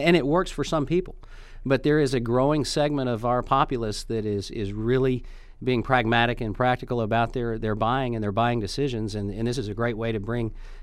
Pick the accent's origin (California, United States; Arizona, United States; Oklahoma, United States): Oklahoma, United States; Tulsa; now in Dallas, United States; I'm from Tulsa originally, but I do live in Dallas.